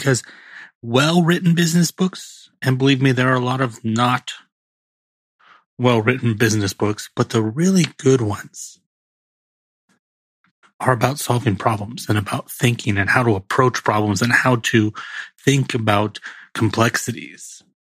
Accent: California, United States; I might just know who they are because I'm from Silicon Valley.

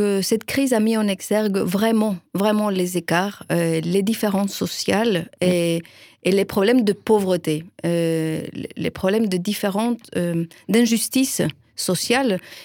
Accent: Chile; C'est sûr, chez nous, au Chili, il n'y a pas de moyens.

